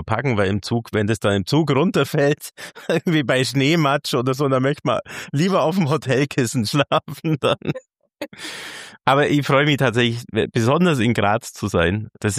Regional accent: Bavaria, Germany; bei uns zu Hause in Bayern

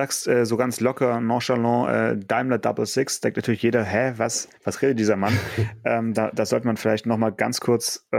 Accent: Stuttgart, Baden-Württemberg, Germany

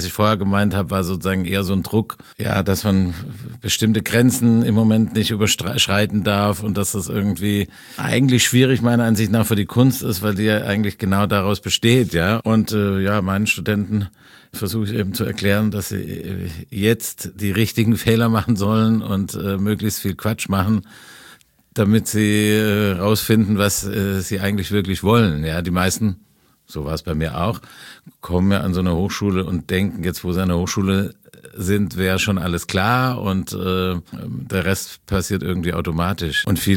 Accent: Baden-Württemberg, Germany; für mich vom aus dem Dorf in Schwaben.

